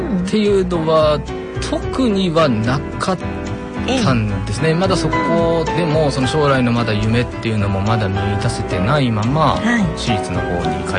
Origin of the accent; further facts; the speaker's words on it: Sendai, Miyagi, Japan; 出身はですね、東北は仙台の出身です。